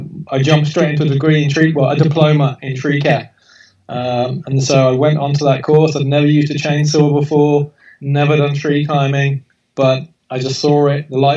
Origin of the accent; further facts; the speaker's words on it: Tenbury Wells, West Midlands, United Kingdom; I'm from a very small picturesque village in the UK called Tenbury Wells on the Welsh border. Absolutely beautiful.